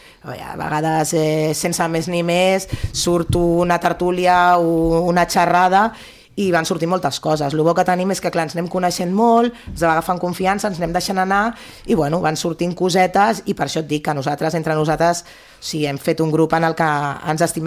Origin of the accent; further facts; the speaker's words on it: Calella, Catalonia, Spain; en principi, la majoria som de Calella, Pineda